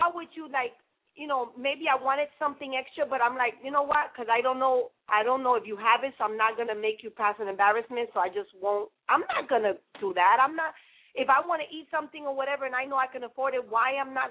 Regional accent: New York City, New York, United States; And I say that, of course, because I'm from New York. So, yes, I'm a little biased to the New York City.

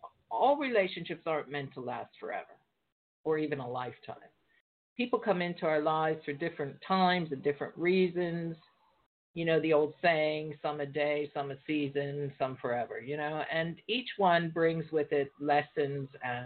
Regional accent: United States; now in United Kingdom; America, I love you. You're my home country, even though I live in the UK.

